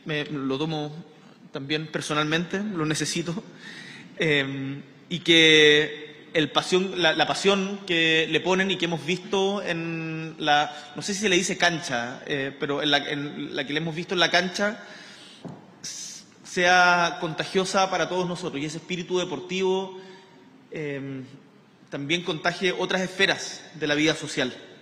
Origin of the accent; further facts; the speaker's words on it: Punta Arenas, Magallanes, Chile; yo vengo de Punta Arenas, y me acuerdo que mis compañeros, los que eran destacados en deporte, tenían que hacer bingos para poder ir a jugar